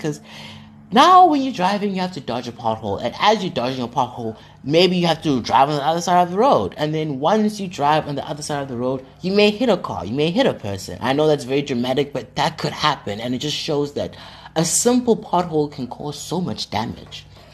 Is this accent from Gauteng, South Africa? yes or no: yes; Ekurhuleni, Gauteng, South Africa; now in Port Elizabeth, South Africa; I come from Joburg, specifically the municipality of Ekurhuleni.